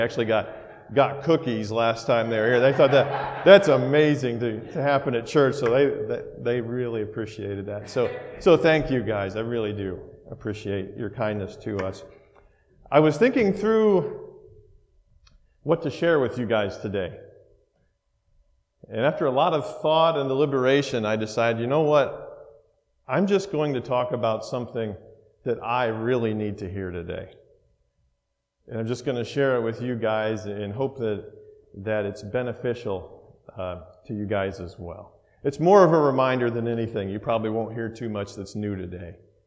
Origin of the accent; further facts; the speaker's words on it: Indiana, United States; I'm from Northeast Indiana, right here with you guys. My whole family is too. We're not world travelers. We don't go a lot of different places.